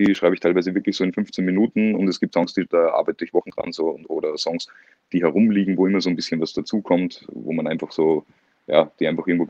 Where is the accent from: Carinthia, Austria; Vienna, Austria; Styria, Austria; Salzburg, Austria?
Salzburg, Austria; born there; Ja, ich bin in Salzburg geboren, Musiker.